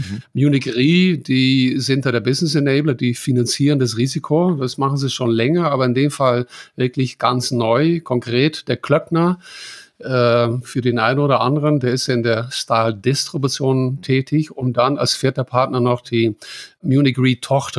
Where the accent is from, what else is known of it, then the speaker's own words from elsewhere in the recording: Netherlands; German is a second language; wo ich als Holländer dann diesen unserem föderalen politischen Regierungssystem quasi gegenüber, das ist für mich neu